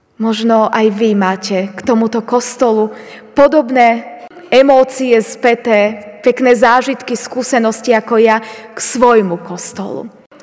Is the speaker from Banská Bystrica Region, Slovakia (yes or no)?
no; Michalovce, Košice Region, Slovakia; Keď sme boli pred rokom v takomto jesennom období v Michalovciach, v mojom rodnom meste